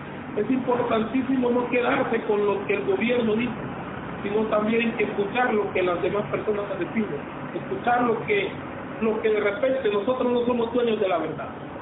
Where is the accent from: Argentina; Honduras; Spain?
Honduras; del tipo de autoridad que tenemos como hondureños